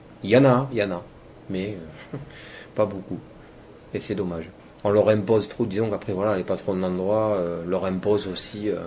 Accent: Toulouse, Occitanie, France; Je suis originaire de Toulouse, né à Toulouse, fils de restaurateur italien, d'origine italienne, donc.

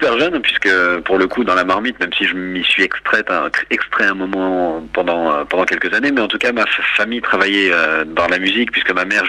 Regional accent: Paris, Île-de-France, France; Moi de Paris. Je suis né à Paris, du 14e arrondissement. J'ai jamais, bah, comme … d'ailleurs, j'ai jamais trop bougé de Paris.

